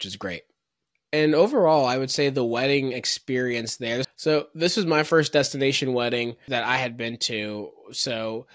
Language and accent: English; Jamaica; being Jamaican